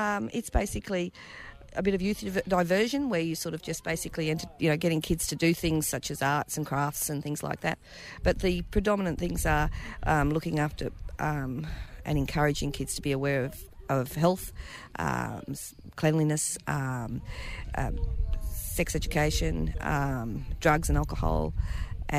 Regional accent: Queensland, Australia; also born or lived in Darwin; Well, actually, I was born in Darwin, and but then lived mostly in Queensland, and I came over from Mitchell in Queensland.

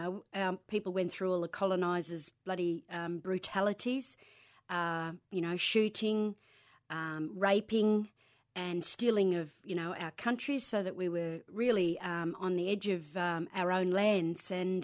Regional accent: Moama, New South Wales, Australia; Well, I grew up in on New South Wales side, little town of Moama, which isn't far from Cummeragunga.

